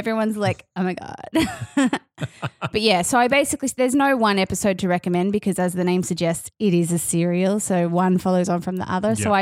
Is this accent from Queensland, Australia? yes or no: yes; Brisbane, Queensland, Australia; We are from Brisbane, so I'm not shitting on Brisbane, by the way.